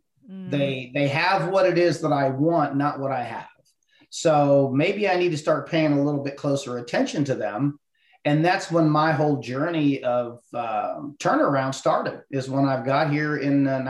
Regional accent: Ohio, United States; I'm just a good old country boy. I was born and raised in Ohio and out in the hill country.

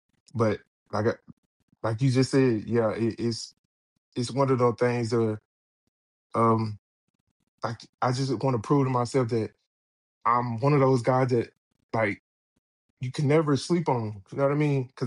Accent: Griffin, Georgia, United States; Man, growing up, we used to, we were country. So I'm from Griffin, Georgia. It's number straight country, horses, all types of stuff.

